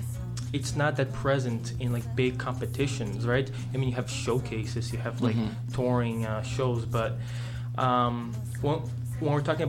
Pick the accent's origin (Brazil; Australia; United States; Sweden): Brazil; now in Montreal, Canada; I'm from Brazil.